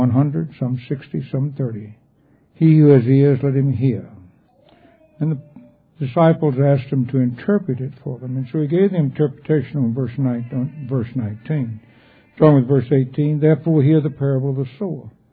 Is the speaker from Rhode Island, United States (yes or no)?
no; Kansas, United States; I came from Kansas where you could dig down 30 feet and still be in dirt.